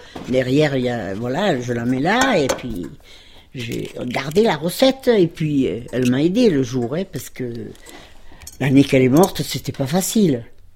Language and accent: French; Sévéran, France; born there; Je suis née à Sévéran le 17 octobre 1939.